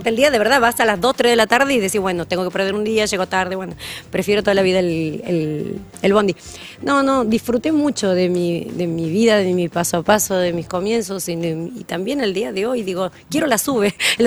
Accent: Santiago del Estero, Argentina; moved away; desde que me vengo a vivir de Santiago del Estero, que no paro de laburar

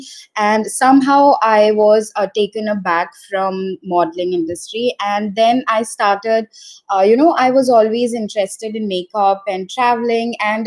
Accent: Port Blair, Andaman and Nicobar Islands, India; So I am mainly from Andaman and Nicobar Islands. I belong from the capital city of Andaman, that is Port Blair.

